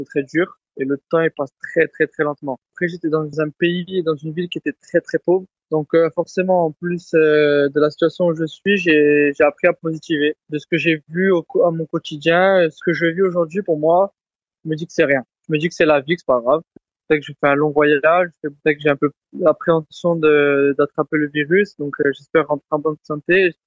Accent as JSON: {"language": "French", "region": "Oruro", "country": "Bolivia", "said": "Moi, je voulais pas rester bloqué dans ma ville, donc je suis parti d'Oruro pour aller à l'aéroport de La Paz"}